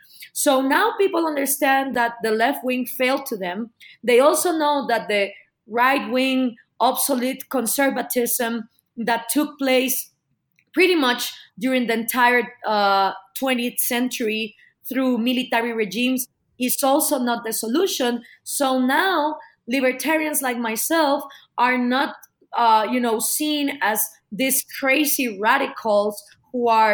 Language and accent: English; Guatemala; now in Mexico City, Mexico; I live in Mexico City. I'm originally from Guatemala. My family is a little bit from all over the place. My dad is from Cuba, and my mom is half Hungarian and half Guatemalan.